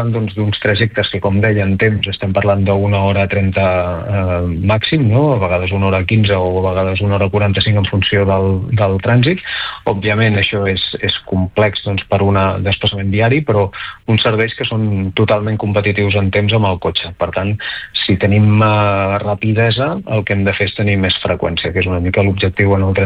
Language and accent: Catalan; Tarragona, Catalonia, Spain; Jo soc de Tarragona.